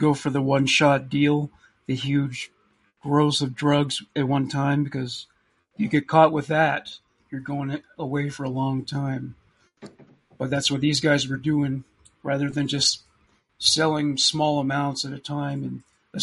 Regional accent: Nova Scotia, Canada; I'm actually from Nova Scotia. I lived in the Halifax area briefly when I was like a toddler.

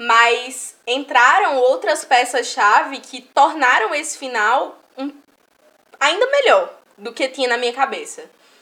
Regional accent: Rio Grande do Norte, Brazil; só tem comida que só se tem no Siridó, que é o lugar de onde eu vim.

